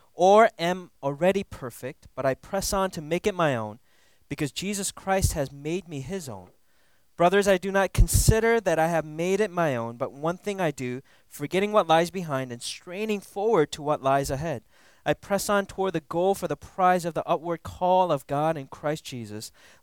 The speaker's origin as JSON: {"language": "English", "region": "Minnesota", "country": "United States", "tie": "born or raised there", "lives_now": "Texas, United States", "said": "I grew up in Minnesota and, you know, I used to like ski like every weekend."}